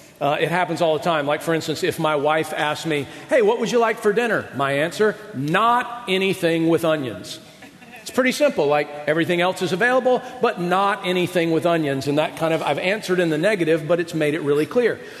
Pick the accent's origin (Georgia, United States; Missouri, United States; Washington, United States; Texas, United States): Georgia, United States; Marietta; This would happen to me all the time growing up in Georgia, because in Marietta, Georgia, where I lived, there was this landmark, and it was a Kentucky Fried Chicken.